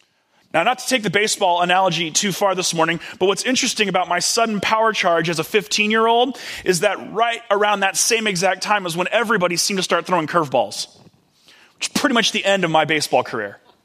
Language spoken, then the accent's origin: English; California, United States; I grew up out in the Bay Area in a really affluent community.